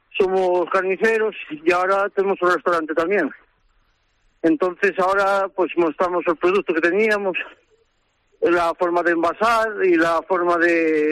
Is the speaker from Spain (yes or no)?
yes; Baltar, Galicia, Spain; nosotros somos de Baltar y de Los Blancos